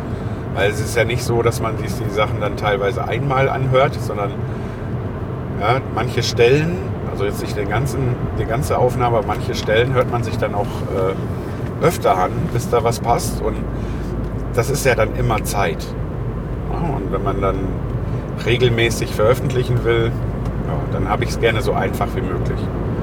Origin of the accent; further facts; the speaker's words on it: Lüdenscheid, North Rhine-Westphalia, Germany; Ich komme ja aus Lüdenscheid und da war auch für Mieter kein Problem.